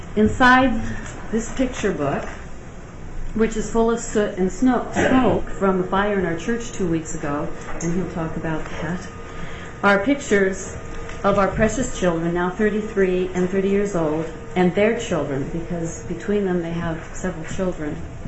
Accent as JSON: {"language": "English", "town": "Juneau", "region": "Alaska", "country": "United States", "said": "I'm from Juneau."}